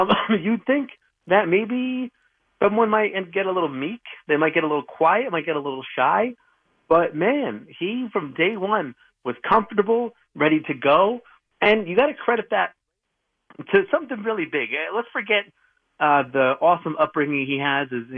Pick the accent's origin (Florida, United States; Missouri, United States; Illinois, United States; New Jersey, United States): New Jersey, United States; growing up in Jersey, I admit that I was a Yankees fan